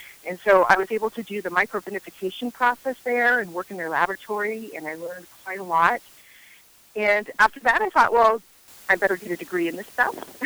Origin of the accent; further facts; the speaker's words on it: North Carolina, United States; And now we're in North Carolina, and it's nice to be here because this is actually my home state.